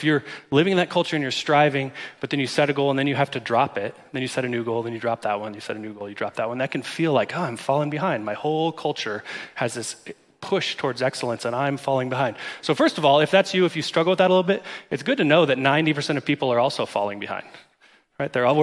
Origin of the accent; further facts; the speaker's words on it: United States; I grew up in America, and I like it.